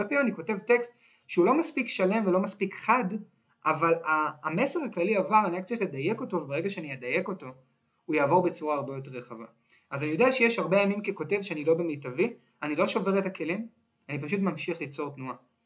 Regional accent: Tel Aviv, Tel Aviv District, Israel; חנייה בתל אביב, כתל אביבי, חנייה בתל אביב זה על ההיסטור

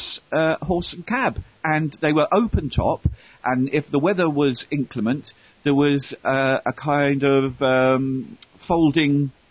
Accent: Staines, South East England, United Kingdom; We grew up in Staines, you know, that's where they came from, and we were all known to each other.

